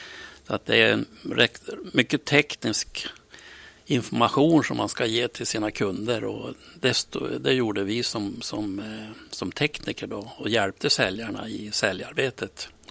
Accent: Tvärlandsböle, Västernorrland County, Sweden; Ja, jag är född och uppvuxen uppe i Tvärlandsböle i norr om Bredbyn.

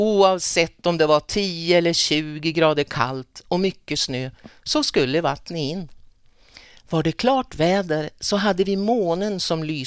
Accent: Grundsunda, Västernorrland County, Sweden; Jag är uppväxt i Grundsunda i ett litet torp.

